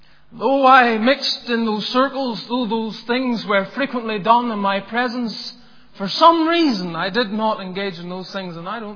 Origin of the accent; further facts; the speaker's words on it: Bellshill, Scotland, United Kingdom; born there; I was born in Scotland on the 30th of December 1982 in a little town called Bells Hill, some 20 odd miles outside Glasgow.